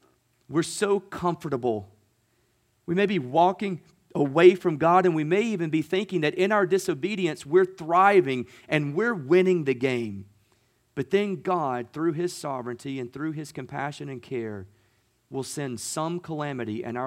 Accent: United States; I was thinking about, as an American, we most definitely value democratic society and we value a capitalistic economy.

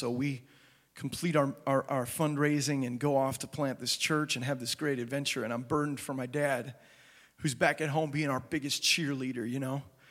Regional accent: Sheboygan, Wisconsin, United States; moved away as an adult; now in Nashville, United States; when we were visiting from Nashville, where we lived, Sheboygan, my hometown, visiting my family there

